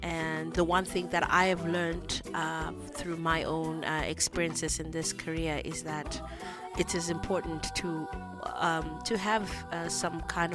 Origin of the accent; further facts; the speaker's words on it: Harare, Zimbabwe; English is a second language; I'm an artist from Harare, Zimbabwe.